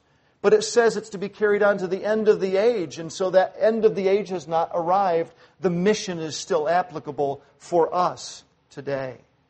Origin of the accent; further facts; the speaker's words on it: Southern United States, United States; I grew up in the South for a while. My dad pastored a church.